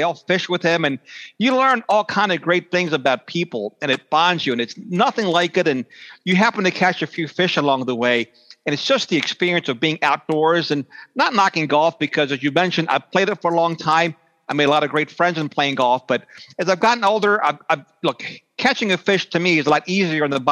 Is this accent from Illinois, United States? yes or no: no; Essex, Maryland, United States; growing up in Essex, we didn't play much golf back in the day, right?